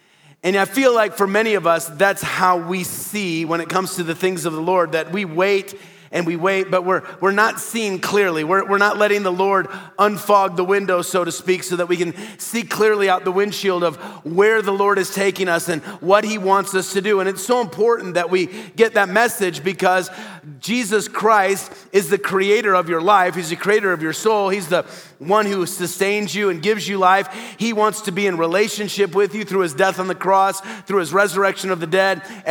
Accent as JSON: {"language": "English", "region": "Midwest", "country": "United States", "tie": "born or raised there", "said": "I grew up in the Midwest, and very often when I would drive to school in the mornings in the wintertime"}